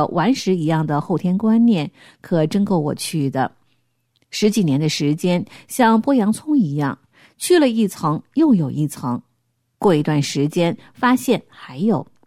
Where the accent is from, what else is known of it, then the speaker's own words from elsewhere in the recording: China; 我们中国人把传统文化丢失的太多了